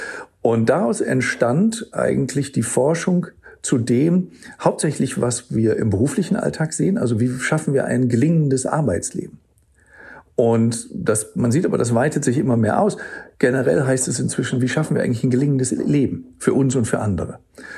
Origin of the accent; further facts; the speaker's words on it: England, United Kingdom; Ich bin auch Engländer, also auch heißt, ich bin auch Deutscher und auch Engländer.